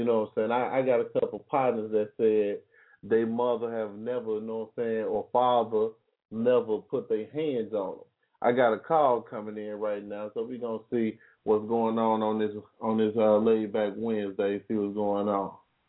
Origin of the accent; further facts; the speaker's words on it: the South, United States; Me personally, I'm from the South, you know, so well.